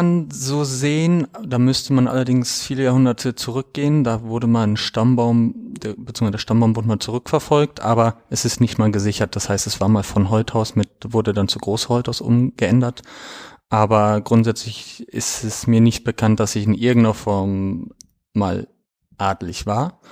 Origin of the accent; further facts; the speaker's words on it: Lower Saxony, Germany; born there; also born or lived in Mannheim / Oldenburg; now in Dortmund, Germany; Ich bin mittlerweile 33 Jahre jung oder alt, wie man es nimmt. Ich wohne in Dortmund seit circa 10 Jahren, komme gebürtig aus dem Raum Niedersachsen, aus einem sehr ländlichen Raum.